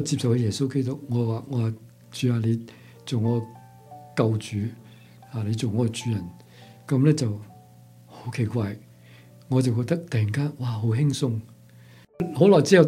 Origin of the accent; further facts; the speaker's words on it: Hong Kong; now in Canada; 俾我喺香港长大用英文读书啦，咁啊去到加拿大用英文学啦